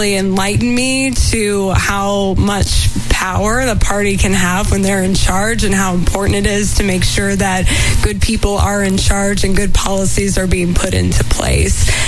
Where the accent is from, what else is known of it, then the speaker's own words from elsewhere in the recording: Waynesfield, Ohio, United States; Well, I am from the big city of Waynesfield, Ohio.